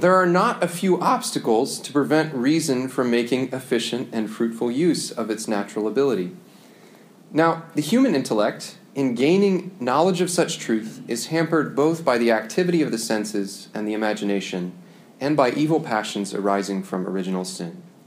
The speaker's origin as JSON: {"language": "English", "region": "Kansas", "country": "United States", "said": "I'm from Kansas, so time for a rural analogy."}